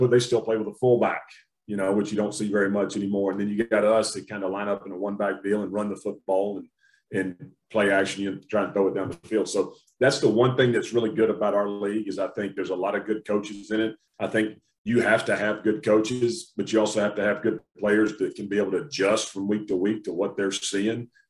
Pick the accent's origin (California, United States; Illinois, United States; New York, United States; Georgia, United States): Georgia, United States; Augusta; I love Atlanta. I mean, I grew up right outside of Augusta, so I've been running up 75 and 20 my whole life.